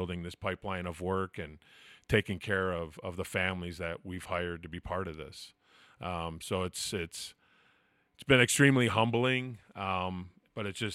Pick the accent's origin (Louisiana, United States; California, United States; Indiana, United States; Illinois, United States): Illinois, United States; Chicago; So we're originally from Chicago, and I grew up, my dad was a plumbing contractor